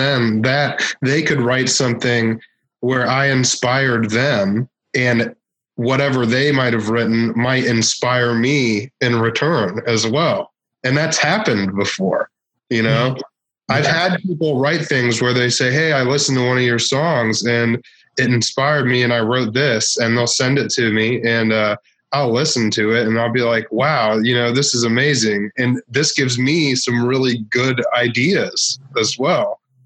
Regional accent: Virginia, United States; now in Japan; Okay. I'm from Washington, D.C.

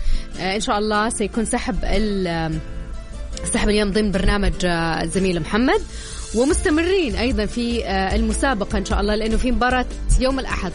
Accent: Saudi Arabia; احنا اليوم زي ما أنت قلت نفتخر كسعوديين

